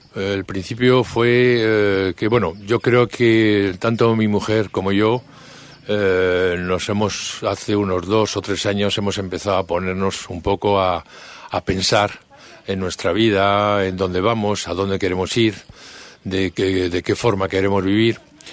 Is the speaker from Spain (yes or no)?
yes; San Sebastián, Basque Country, Spain; now in Auroville, India; soy de San Sebastián, en España, y he venido aquí a Auroville el año pasado para pasar una semana y me quedé 3 meses